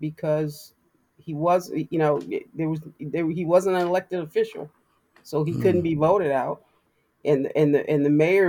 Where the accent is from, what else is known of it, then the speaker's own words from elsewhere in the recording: Canton, Ohio, United States; I do, even though I didn't grow up in the Southeast End. I grew up in the Northeast End at Crystal Park.